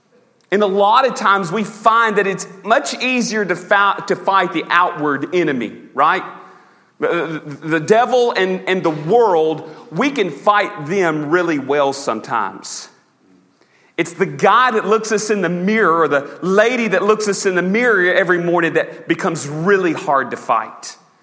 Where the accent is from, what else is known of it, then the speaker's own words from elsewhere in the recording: Arkansas, United States; Dad was a deacon at our local church growing up in South Arkansas. And we grew up in very much a, for a non-pastor's home, it was very much pastor-like.